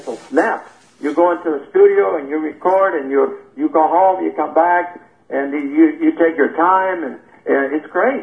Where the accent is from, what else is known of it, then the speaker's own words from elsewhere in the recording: Dallas, Texas, United States; And it was number one in Dallas, my hometown.